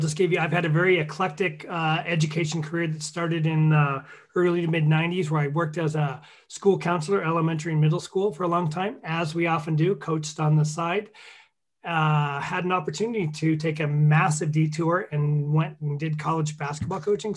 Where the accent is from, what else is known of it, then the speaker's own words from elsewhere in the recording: Seattle, Washington, United States; I'm from the Seattle area